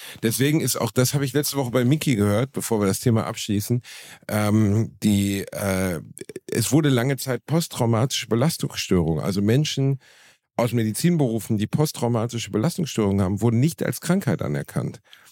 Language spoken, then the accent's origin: German; Germany; ich bin ein Deutscher